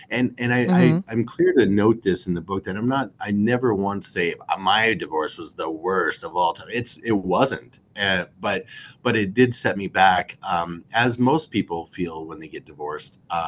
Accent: Caldwell, Idaho, United States; But yeah, I grew up in Caldwell, Idaho, graduated there, went to Boise State

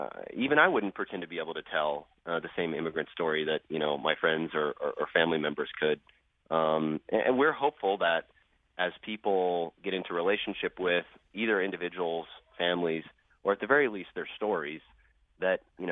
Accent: Plainfield, Indiana, United States; now in Los Angeles, United States; I mean, I grew up in Plainfield, Indiana, and I didn't really know any immigrants.

